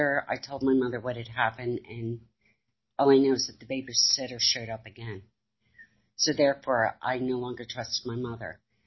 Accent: Richmond, Virginia, United States; born there; I was born in 1959 in Richmond, Virginia, to a Navy family. We traveled a lot.

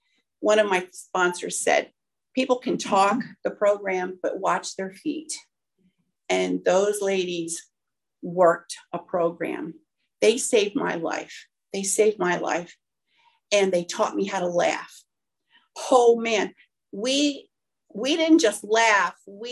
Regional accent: New Jersey, United States; I grew up in the Pine Barrens in southern New Jersey in a little town kind of smack between Atlantic City and Philadelphia.

